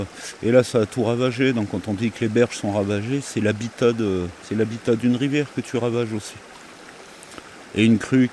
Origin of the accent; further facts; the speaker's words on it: Saint-Nazaire-le-Désert, Auvergne-Rhône-Alpes, France; Moi, j'ai grandi avec un ancrage à Saint-Nazaire-le-Désert, donc déjà les pieds dans les rivières et les ruisseaux.